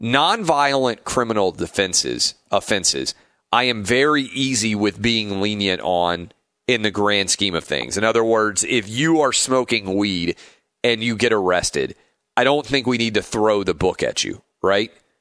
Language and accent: English; Nashville, Tennessee, United States; Awful story that came out of my hometown of Nashville over the weekend.